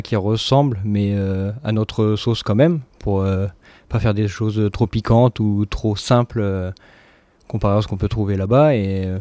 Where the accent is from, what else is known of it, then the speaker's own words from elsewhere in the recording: Royan, Nouvelle-Aquitaine, France; moi, je viens de Royan à la base, où j'ai fait toutes mes études de cuisine.